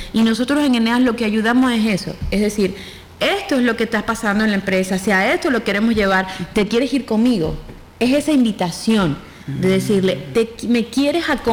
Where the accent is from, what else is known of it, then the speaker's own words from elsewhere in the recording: Venezuela; O sea, vengo de Venezuela, va. Y para nadie es un secreto la situación que vive mi país.